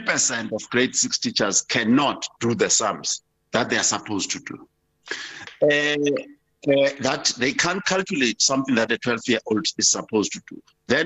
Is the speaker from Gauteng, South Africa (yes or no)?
yes; Soweto, Gauteng, South Africa; born there; I've lived in this country for six decades. I was born in Soweto.